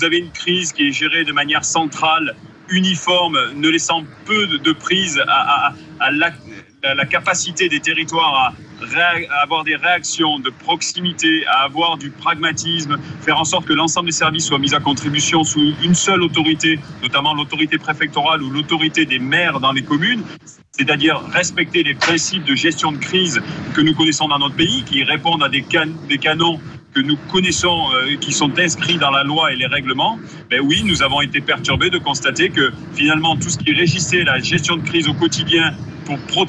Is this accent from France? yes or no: yes; South, France; accent: southern French; Sud nous a affectés depuis longtemps.